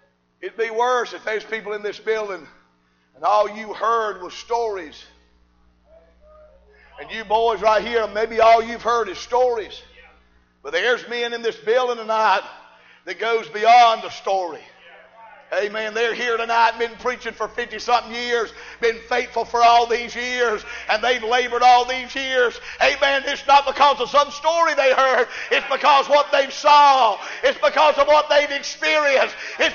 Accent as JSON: {"language": "English", "region": "the South", "country": "United States", "said": "Now I'm from the South, the deep South, and we never really eat lunch. We eat breakfast, dinner, and supper."}